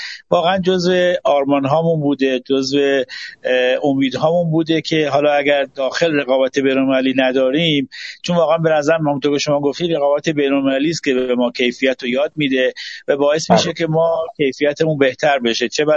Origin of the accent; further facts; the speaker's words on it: Iran; برای هممون به عنوان یک ایرانی دلچسب و هممون هست